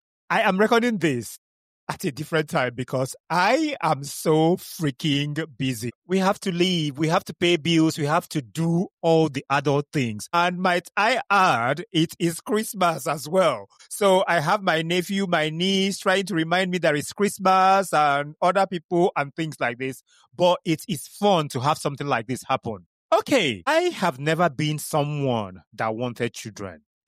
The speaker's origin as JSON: {"language": "English", "region": "Kano", "country": "Nigeria", "tie": "born or raised there", "also_born_or_lived": "Enugu / Maiduguri / Manchester", "said": "growing up in Nigeria, in the northern part of Nigeria, in Kano, going to primary school there and ended up in Enugu in secondary school and then University of Maiduguri and then University of Manchester"}